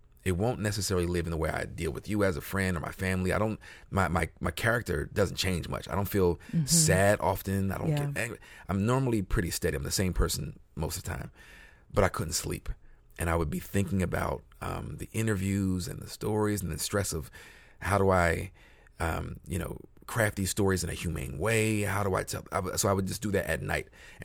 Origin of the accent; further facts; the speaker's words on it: New Jersey, United States; But in an actual way, it started here in Philly. I'm from South Jersey, across the bridge.